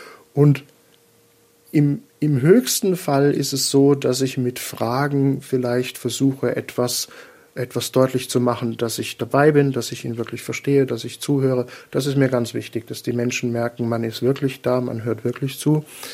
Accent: Rhineland-Palatinate, Germany; now in Vienna, Austria; Eigentlich komme ich gebürtig aus Deutschland. Ich bin aus der Pfalz, ein ganz berühmtes Wein- und Waldgebiet. Wobei man dazu sagen muss, außer Wein und Wald gibt es da nicht viel. Aber ich bin seit über 20 Jahren mittlerweile in Österreich.

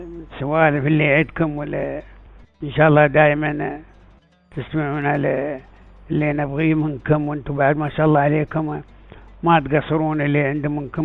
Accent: United Arab Emirates

